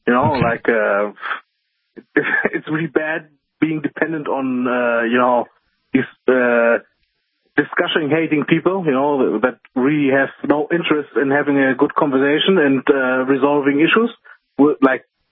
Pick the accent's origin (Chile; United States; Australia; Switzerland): Switzerland; like, here in Europe, like, I'm from Switzerland